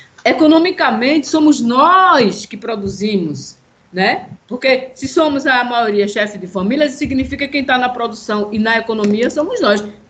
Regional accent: Camaragibe, Pernambuco, Brazil; Eu sou de Camaragibe. Camaragibe, na década de 70, era uma área rural.

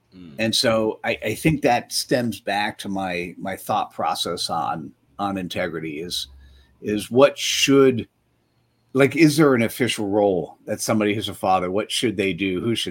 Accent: East Coast, United States; now in Cupertino, United States; You know, the New York, New Jersey thing.

